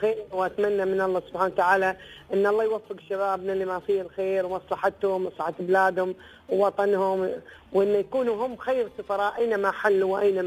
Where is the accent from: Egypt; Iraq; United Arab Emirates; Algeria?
United Arab Emirates; أنا كخبيرة إماراتية